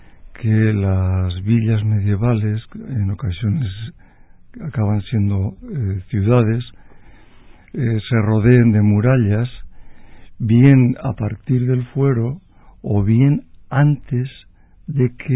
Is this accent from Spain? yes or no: yes; Basque Country, Spain; como soy de la Rioja Alavesa, tiendo a fijarme mucho en La Guardia.